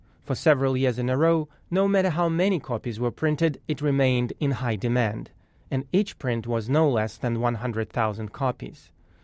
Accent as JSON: {"language": "English", "region": "Moscow", "country": "Russia", "tie": "born or raised there", "second_language": "English", "said": "As a kid growing up in Moscow in the 70s, I knew nothing about Frank Baum or … or Kansas."}